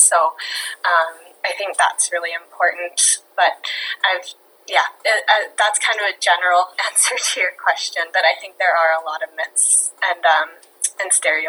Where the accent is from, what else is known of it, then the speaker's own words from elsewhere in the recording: Canada; but being Canadian, it just feels especially close to home.